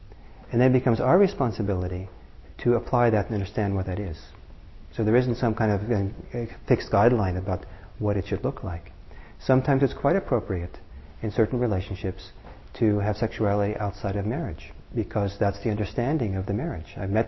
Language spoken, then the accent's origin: English; Italy; When I was growing up in Italy